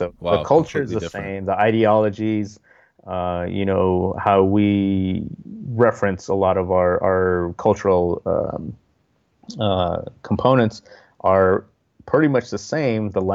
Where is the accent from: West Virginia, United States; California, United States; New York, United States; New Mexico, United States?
New Mexico, United States; San Felipe Pueblo; So our culture, the Pueblo culture, so I'm from San Felipe Pueblo, Laguna, and Hopi.